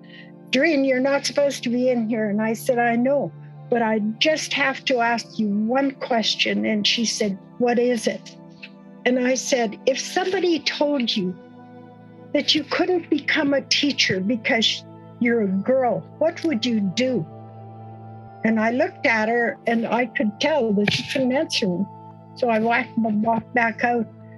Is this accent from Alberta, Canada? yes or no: yes; Saddle Lake, Alberta, Canada; I am from the Cree Nation. I come from Saddle Lake Reservation here in Alberta. So I am Indigenous to Alberta, and we are from the Cree tribes. So I come from the Cree Nation.